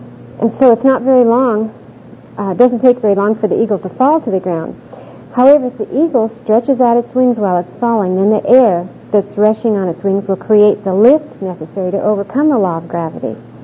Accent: Oklahoma City, Oklahoma, United States; I'm from Oklahoma City, and I live there with my husband John and our two children

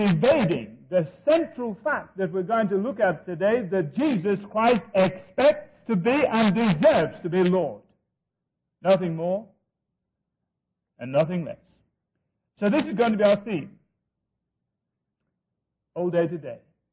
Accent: North West England, United Kingdom; I was brought up in Cumberland in the north of England, and that is the county where Keswick is situated.

